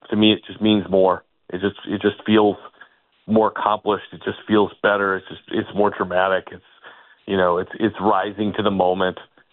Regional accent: Chicago, Illinois, United States; And, you know, I mean, growing up in Chicago, there were a handful of youth hockey teams, but there wasn't much.

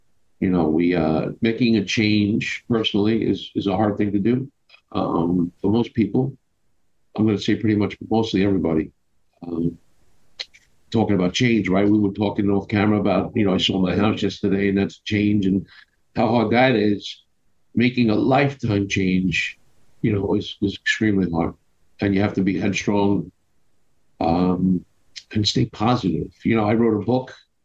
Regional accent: Brooklyn, New York, United States; So I am 50 years old, born and raised in Brooklyn, New York, live in Staten Island.

